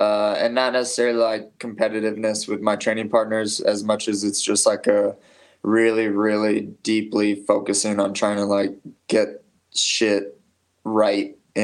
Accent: Aurora, Colorado, United States; I'm from Aurora, Colorado, which is, it's Colorado, so it's not like, you know, like a rough area.

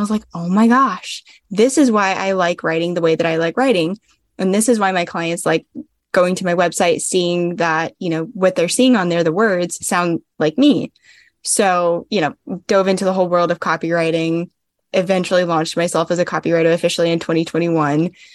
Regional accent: North Carolina, United States; I moved around a ton as a kid, shockingly. Grew up for the most part in North Carolina.

